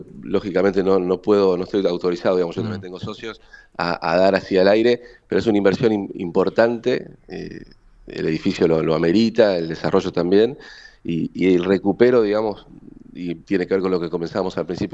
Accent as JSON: {"language": "Spanish", "town": "Rosario", "region": "Santa Fe", "country": "Argentina", "tie": "born or raised there", "said": "yo nací, crecí en Rosario, en el centro de Rosario precisamente, y formó parte de mi infancia, de mi adolescencia"}